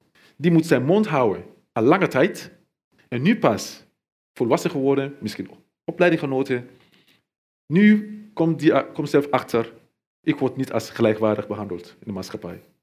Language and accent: Dutch; Sierra Leone; Dutch is a second language; moved away as an adult; now in Netherlands; Waar oorlog was. Ik ben gevlucht. Ik heb persoonlijke problemen gehad. Dus ik ben hier gekomen.